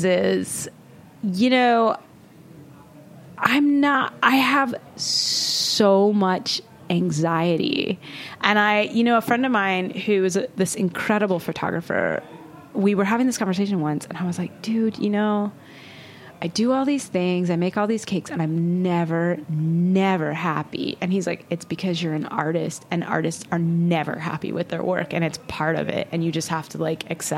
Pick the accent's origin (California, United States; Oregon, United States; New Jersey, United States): Oregon, United States; Portland; You know, I grew up in Portland, and music was a huge, huge part of life there.